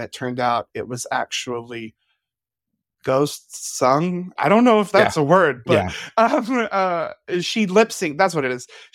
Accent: Lubbock, Texas, United States; So I grew up in Lubbock, Texas. Texas Panhandle, great town.

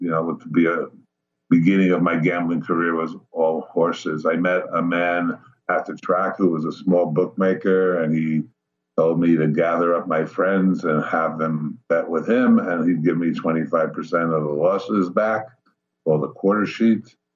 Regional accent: Richmond Hill, New York, United States; My first 37 years was spent in various places in Queens. I grew up my first 10 years in Richmond Hill, moved to South Jamaica

